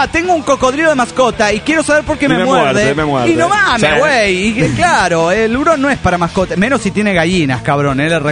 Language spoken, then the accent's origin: Spanish; Puebla, Mexico; Soy su amigo de Puebla, México.